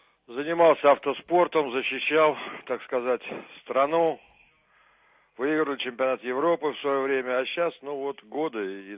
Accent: Moscow, Russia; я из Москвы, инвалид второй группы с нарушением опорно-двигательного аппарата.

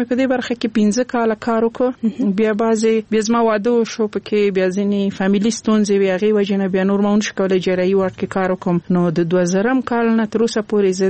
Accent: Laghman, Afghanistan; also born or lived in Nangarhar; زه خپل د لغمان ولایت يم او زما مور غوښتل چې زه باید خځه کې درس وایم، نو ځکه هغه په لغمان کې وځي ماما کور کې په ننګرهار کې پریخوم

